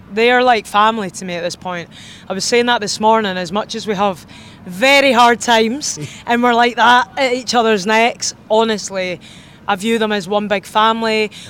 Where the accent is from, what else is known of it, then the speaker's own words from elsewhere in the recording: Edinburgh, Scotland, United Kingdom; I'm from Edinburgh, right? And it's like, obviously, it's a gorgeous city.